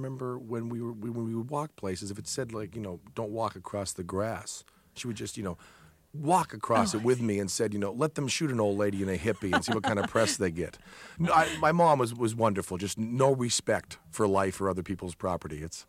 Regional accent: Greenfield, Massachusetts, United States; born or raised there

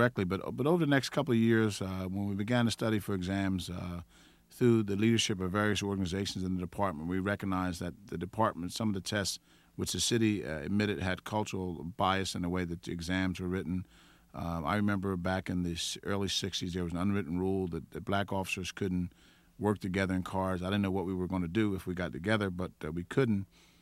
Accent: Philadelphia, Pennsylvania, United States; I grew up in West Philadelphia, out near 56 and Girard Avenue, 56 and Alfred Avenue. I'm the oldest of seven children.

